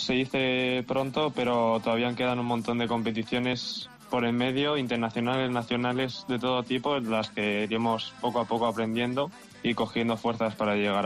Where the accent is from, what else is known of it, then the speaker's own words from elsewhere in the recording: Madrid, Community of Madrid, Spain; tengo 19 años, soy de Madrid.